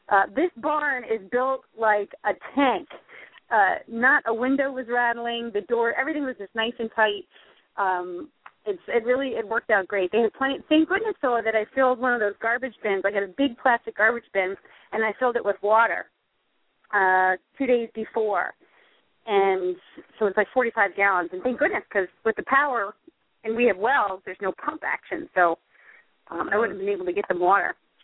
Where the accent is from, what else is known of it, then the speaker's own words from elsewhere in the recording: New York, United States; My hometown in New York, in Rockland County, just completely flooded, trashed.